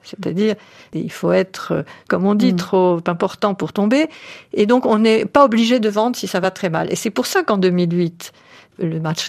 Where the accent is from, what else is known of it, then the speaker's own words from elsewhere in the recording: France; et ça commence à être vrai chez nous en France et dans des pays occidentaux